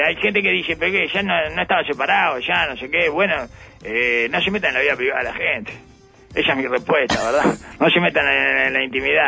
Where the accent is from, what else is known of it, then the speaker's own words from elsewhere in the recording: Uruguay; Soy un chimentero uruguayo.